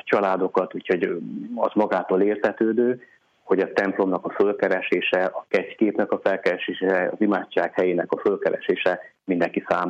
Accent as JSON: {"language": "Hungarian", "region": "Western Moldavia", "country": "Romania", "said": "tekintettel arra, ahonnan jövök, innen 960 kilométerre Moldvából"}